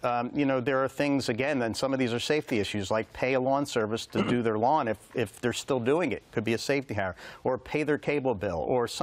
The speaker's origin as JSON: {"language": "English", "town": "Philadelphia", "region": "Pennsylvania", "country": "United States", "tie": "born or raised there", "said": "So I grew up in South Philadelphia. I'm Italian."}